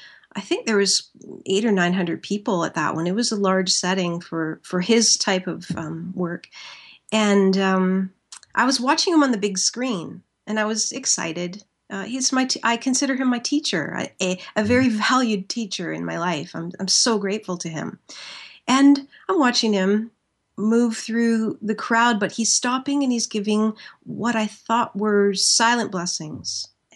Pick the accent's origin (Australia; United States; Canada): Canada; And I don't come from much of a religious background. I'm Canadian.